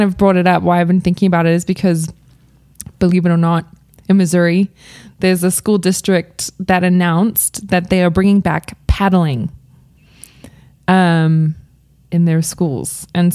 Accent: South Africa; now in United States; So Sam and I grew up in South Africa, both of us, not together, but we each grew up there and then met here in the States

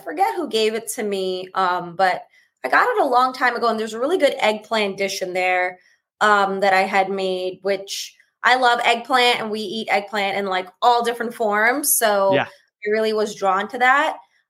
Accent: New York City, New York, United States; So I grew up first generation Indian. I'm born and raised in New York City. My parents came to this country in the late 70s.

